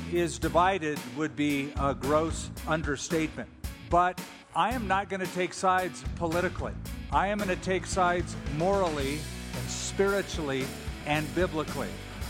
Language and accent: English; California, United States; Years ago, I'm from California, and we would go to Venice Beach.